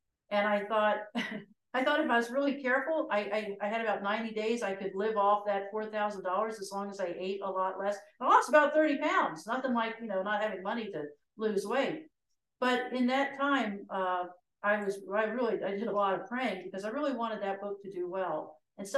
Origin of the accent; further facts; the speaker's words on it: Edwardsville, Illinois, United States; I'm actually from the St. Louis area. Actually, a little town called Edwardsville. Anyone ever hear of Edwardsville, Illinois?